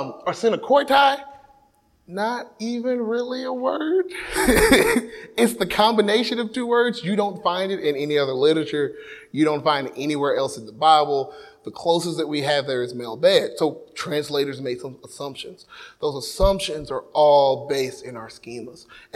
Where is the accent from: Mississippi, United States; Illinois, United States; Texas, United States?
Texas, United States; Dallas; I grew up in Dallas. I'm a pastor's kid.